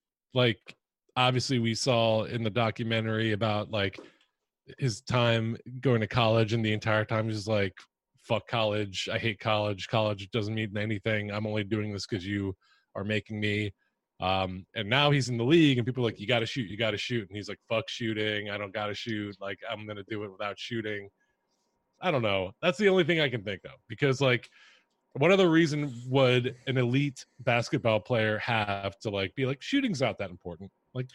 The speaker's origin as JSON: {"language": "English", "town": "Philadelphia", "region": "Pennsylvania", "country": "United States", "said": "I'm a Philly fan. I'm from Philly."}